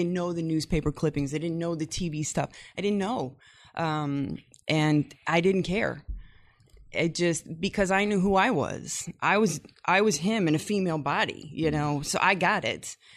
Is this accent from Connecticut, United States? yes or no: no; Missouri, United States; From Missouri.